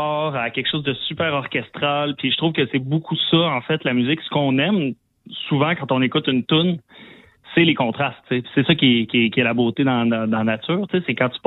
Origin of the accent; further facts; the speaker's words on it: Quebec City, Quebec, Canada; Moi, je viens de Québec, là.